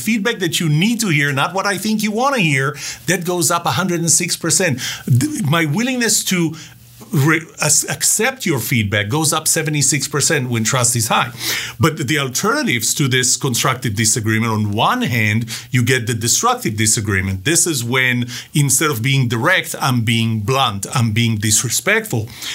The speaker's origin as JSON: {"language": "English", "country": "Israel", "second_language": "English", "moved": "yes", "said": "We went through the part that I came from Israel and we're very direct."}